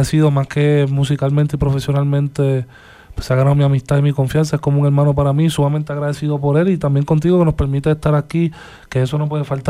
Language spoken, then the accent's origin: Spanish; Puerto Rico; también llegar a Puerto Rico de nuevo, que es mi tierra